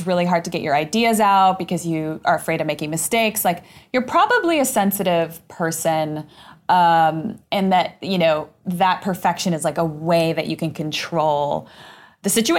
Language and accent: English; Argentina; moved away; I'm Latinx. I'm originally from Argentina.